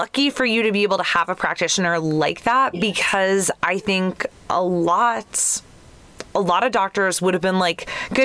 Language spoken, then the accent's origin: English; Youngstown, Ohio, United States; So we talked about before, I grew up in Youngstown, Ohio.